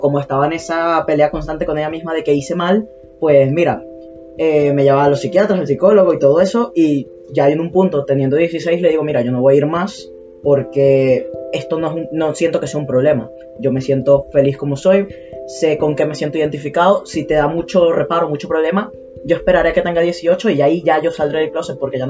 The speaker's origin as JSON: {"language": "Spanish", "country": "Venezuela", "moved": "yes", "said": "No, hasta que no me fui de Venezuela yo no tuve apoyo de mi madre en este sentido."}